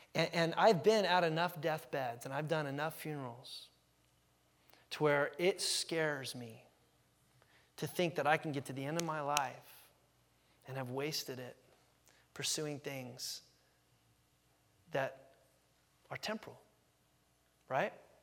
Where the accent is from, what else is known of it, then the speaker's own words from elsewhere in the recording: California, United States; I remember I was 16 years old, growing up in Southern California, as you guys know.